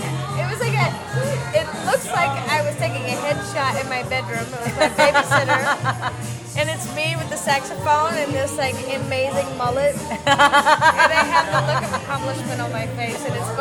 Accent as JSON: {"language": "English", "town": "New Orleans", "region": "Louisiana", "country": "United States", "tie": "born or raised there", "said": "I was brought up in New Orleans by musicians, so I've always been into it."}